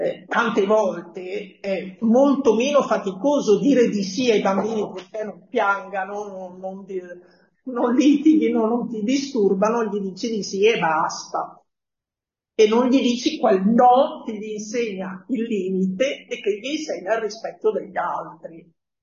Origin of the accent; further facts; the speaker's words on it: Lombardy, Italy; also born or lived in Piedmont; Io vengo dalla Lombardia e poi ho vissuto in Piemonte